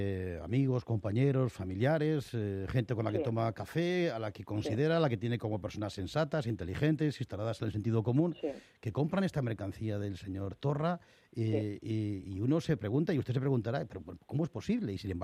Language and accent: Spanish; Spain; Yo soy un ciudadano español que digo, hombre, pertenezco a un colectivo, a una nación española